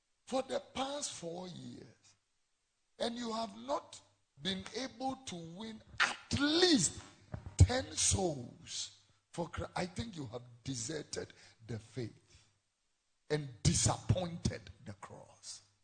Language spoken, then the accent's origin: English; Tesano, Greater Accra, Ghana; born there; also born or lived in Fadama / Abeka; I was born in Tesano, I lived in Fadama and Abeka.